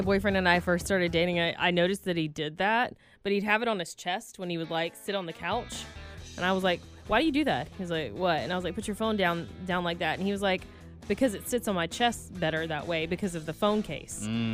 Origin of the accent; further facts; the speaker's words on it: Georgia, United States; I'm from Georgia. So it was likely that I was going to see something like this from a friend of a friend.